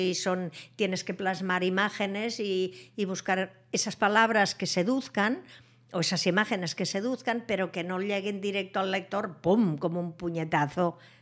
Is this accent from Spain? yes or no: yes; Catalonia, Spain; also born or lived in Paris; Estaba al corriente de lo que pasaba en mi tierra, por supuesto, en Cataluña y en España.